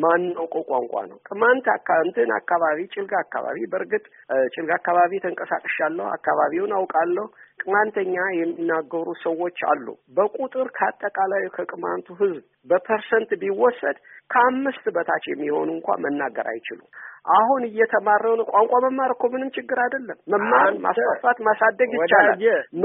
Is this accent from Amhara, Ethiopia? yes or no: yes; Tikil Dingay, Amhara, Ethiopia; የላይ አርማጭሆ ከተማ ትክል ድንጋይ ትባላለች። ትክል ድንጋይ ቅማንት አማራ ለረጅም ጊዜ እኔ ተወልጄ እስከ ማድግ ድረስ በአንድ ላይ ነበር የሚኖረው።